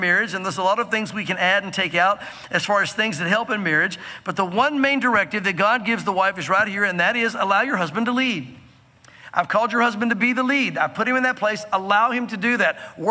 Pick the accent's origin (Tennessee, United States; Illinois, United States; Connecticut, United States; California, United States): Tennessee, United States; Again, I grew up here in the South in Tennessee, but we lived out in Santa Fe, New Mexico for a while.